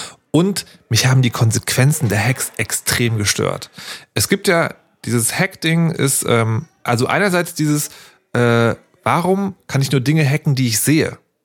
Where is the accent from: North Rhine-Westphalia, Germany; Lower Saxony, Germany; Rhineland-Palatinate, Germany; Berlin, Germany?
Berlin, Germany; Was ich natürlich als Berliner viel lieber hätte, wäre eine grüne Welle.